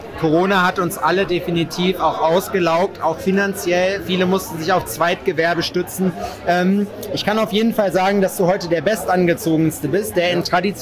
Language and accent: German; West Germany, Germany; Mir als Westdeutscher ist das natürlich fremd. Ich kenne diese Bräuche hier nicht.